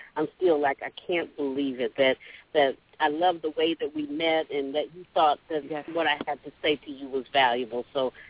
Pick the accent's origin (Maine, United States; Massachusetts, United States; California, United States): California, United States; San Francisco Bay Area; now in Atlanta, United States; I'm from California, from San Francisco Bay Area.